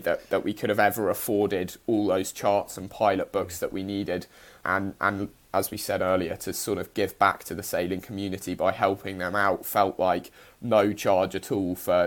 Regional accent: United Kingdom; because the UK is a very vibrant culture, and actually, sure, as British sailors, we tend to go off to France or Spain or sail around the world, and we don't experience the beauty of our own country.

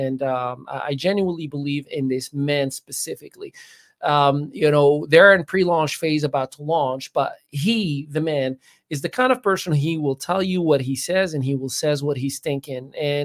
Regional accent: United States; So, growing up in the United States in a Western, I'm just going to call it for what it is, definitely not a spiritually healthy environment as a whole

